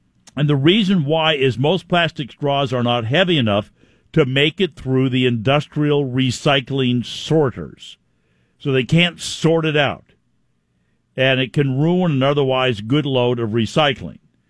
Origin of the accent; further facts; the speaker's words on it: Seattle, Washington, United States; This one from my good old hometown. I cannot believe what a see. I grew up in Seattle, and I still.